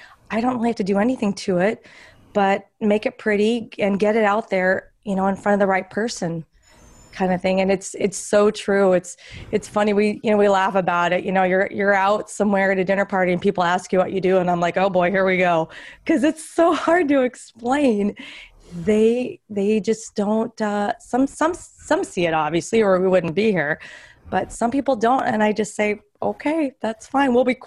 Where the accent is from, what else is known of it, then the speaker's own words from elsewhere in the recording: California, United States; So I, you know, learned about real estate growing up in Orange County.